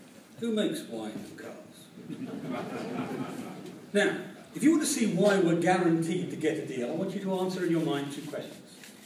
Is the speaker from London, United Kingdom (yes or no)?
no; Yorkshire and the Humber, United Kingdom; I speak as a Yorkshireman.